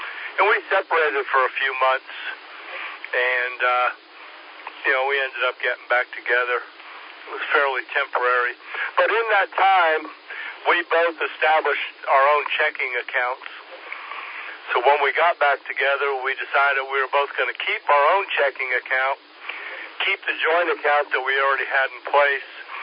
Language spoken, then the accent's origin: English; New York, United States; now in South Carolina, United States; I grew up in New York, and there ain't a whole lot I'd say that New York does better than the rest of the country.